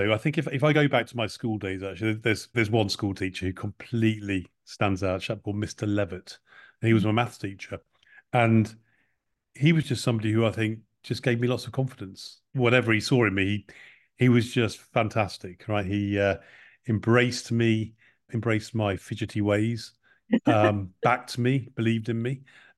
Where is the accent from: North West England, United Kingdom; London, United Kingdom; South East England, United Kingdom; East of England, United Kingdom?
East of England, United Kingdom; Duxford; growing up in Duxford, which was the base, an old Second World War Royal Air Force base, and it's now the home of the Imperial War Museum, I grew up with aeroplanes flying around.